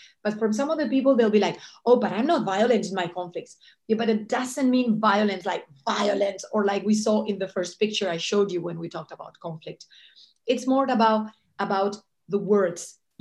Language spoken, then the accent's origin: English; Spain; English is a second language; now in Belgium; I mean, I'm from Spain, my parents told me, never go to France.